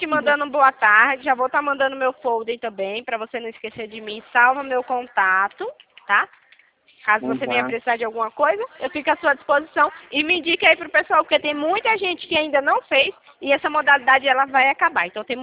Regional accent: Itatiba, São Paulo, Brazil; Eu sou de Itatiba, São Paulo.

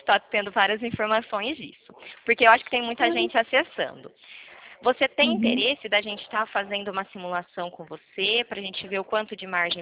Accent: São Paulo, Brazil; eu sou do estado de São Paulo

